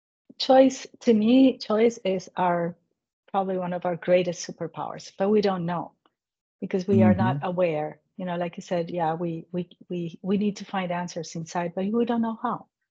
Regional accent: Colombia; I am from Colombia and I was living there

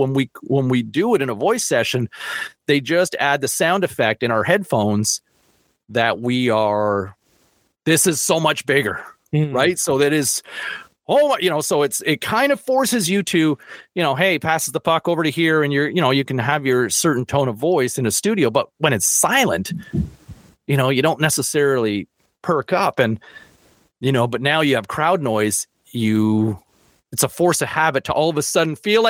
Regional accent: Canada; as a Canadian

